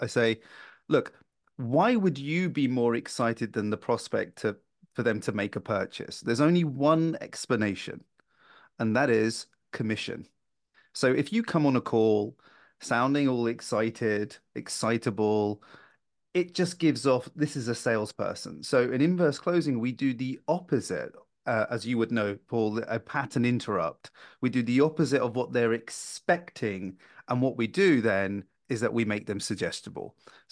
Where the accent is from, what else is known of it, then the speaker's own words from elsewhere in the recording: London, United Kingdom; London. I've lived in London all my life. North London.